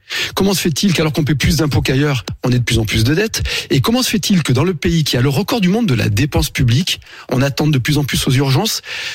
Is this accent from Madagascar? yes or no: no; France; parce que, en tant que Français, c'est ce qui me préoccupe.